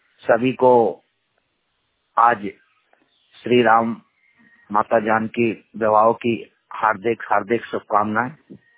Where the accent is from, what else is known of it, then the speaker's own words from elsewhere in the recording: Itarsi, Madhya Pradesh, India; नगर इटारसी, जिला नर्मदापुरम, मध्य प्रदेश का निवासी हूँ, पूर्ण रूप से दृष्टि वाले दिव्यांग।